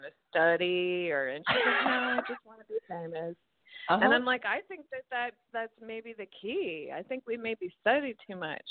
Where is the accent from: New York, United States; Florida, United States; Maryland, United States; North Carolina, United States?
New York, United States; New York City; It was really early on for me because my parents were artists in Manhattan, and I was seriously indulged.